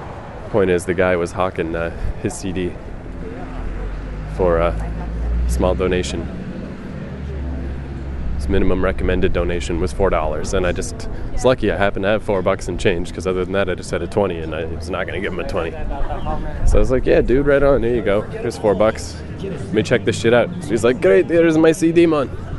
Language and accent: English; New York, United States; I am from New York.